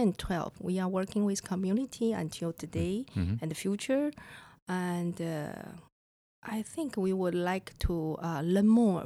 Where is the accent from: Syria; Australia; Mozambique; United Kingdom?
Mozambique; I come from Mozambique.